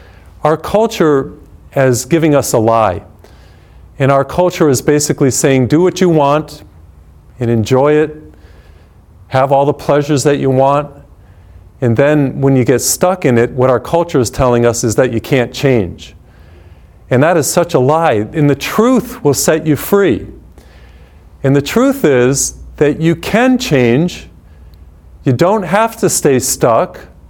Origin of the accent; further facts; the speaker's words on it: Feeding Hills, Massachusetts, United States; I come from Massachusetts. I was born in a little town called Feeding Hills, Massachusetts, one of the original 13 colonies.